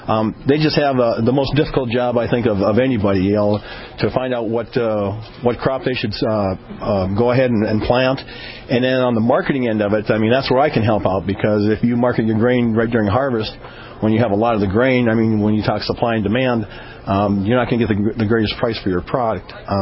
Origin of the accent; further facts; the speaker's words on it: Napoleon, United States; there's just recently been an accident in my hometown of Napoleon, a real sad case